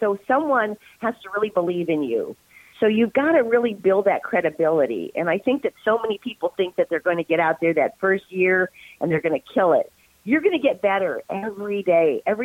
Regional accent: Houston, Texas, United States; if anybody here from Houston is listening, I love working in my hometown.

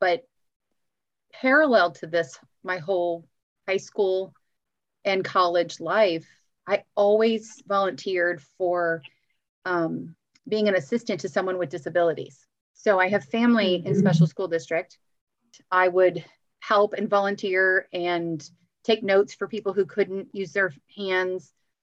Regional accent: St. Louis, Missouri, United States; I did. I grew up in St. Louis.

